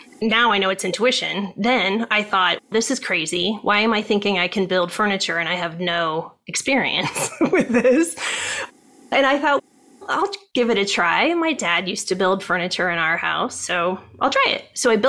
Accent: Ohio, United States; moved away as an adult; now in California, United States; So, to back up, I grew up in Ohio. My parents were teachers. My dad was a football coach, and I moved out to California

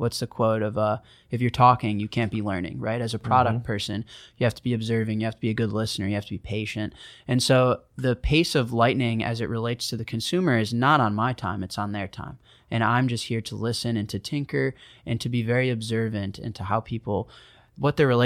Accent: Chicago, Illinois, United States; So I come from Chicago

